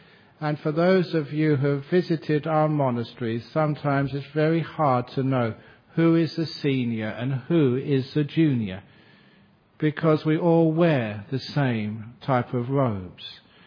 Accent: Australia; And of course, I'm Australian, I don't agree with that.

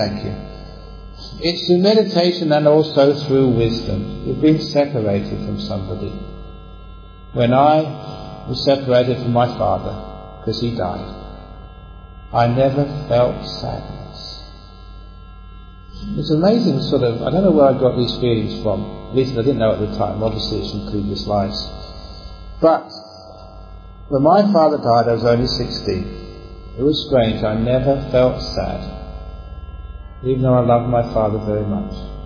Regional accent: London, United Kingdom; As a young man growing up in London, I loved music. Now I went to see the … when I was only 11.

